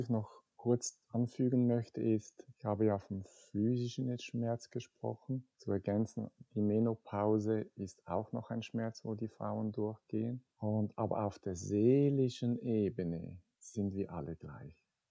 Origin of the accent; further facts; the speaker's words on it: Rapperswil, St. Gallen, Switzerland; born there; Ich bin 1965 geboren in Rapperswil, war dazumal ein Dörfchen von etwa 7000 Leuten.